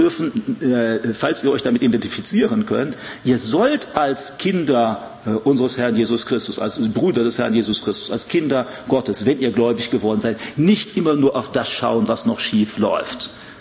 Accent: Germany; Und wenn ich als typischer Deutscher da hinkommen würde, dann würde ich sagen, naja, irgendwie nicht schlecht

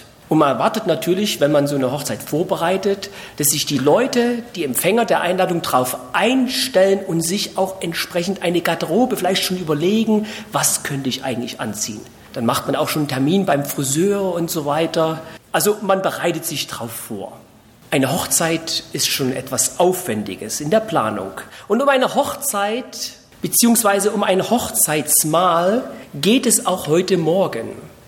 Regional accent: Saxony, Germany; now in Monheim am Rhein, Germany; Ich bin in Sachsen aufgewachsen, wohne jetzt in Monheim am Rhein, bin mit meiner lieben Frau angereist.

